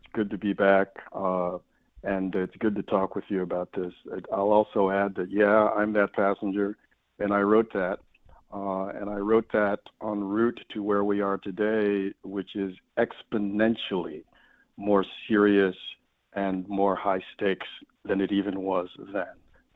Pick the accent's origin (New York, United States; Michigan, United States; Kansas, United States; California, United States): New York, United States; Rochester; It's my hometown, man. It's where I'm from.